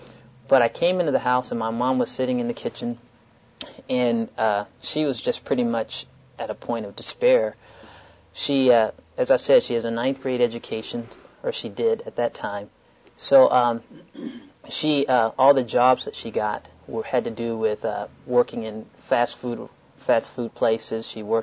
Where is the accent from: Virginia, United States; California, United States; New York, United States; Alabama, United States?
Alabama, United States; Birmingham; born there; I was born in Birmingham, Alabama, in the height of the Civil Rights Movement.